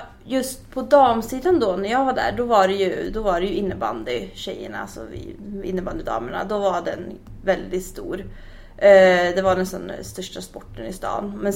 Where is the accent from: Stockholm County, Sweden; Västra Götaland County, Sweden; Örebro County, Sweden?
Västra Götaland County, Sweden; Mariestad; Ja, jag kommer ju då från Mariestad.